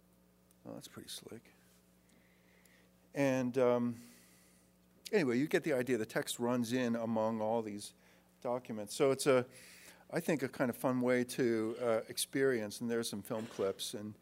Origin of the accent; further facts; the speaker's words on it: Midwest, United States; It's a Midwestern trip, and I'm a Midwesterner